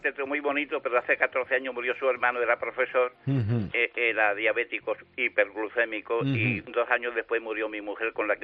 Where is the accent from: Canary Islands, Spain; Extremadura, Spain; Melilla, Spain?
Melilla, Spain; moved away as an adult; now in Málaga, Spain; Estudié y me crié en Melilla. Allí estudié el bachiller superior de 7 cursos y el examen de Estado.